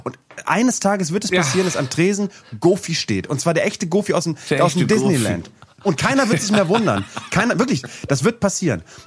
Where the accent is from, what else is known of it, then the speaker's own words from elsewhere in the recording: Bremen, Germany; als Bremer